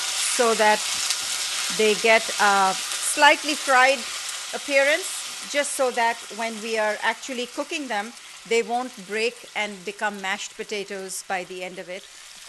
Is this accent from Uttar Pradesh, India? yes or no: yes; Lucknow, Uttar Pradesh, India; also born or lived in Delhi; my father was posted in one of the northern states called Uttar Pradesh, and I was raised in Lucknow, which is where actually that is the home that I remember so well, because that's where I lived my maximum